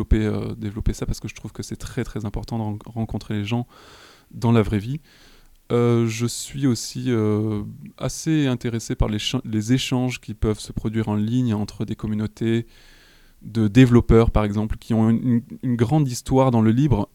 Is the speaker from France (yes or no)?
yes; Montpellier, Occitanie, France; born there; now in Paris, France; J'habite encore à Paris et je travaille là-bas. Je ne sais pas vraiment pour combien de temps encore. Montpellier, c'est ma ville natale.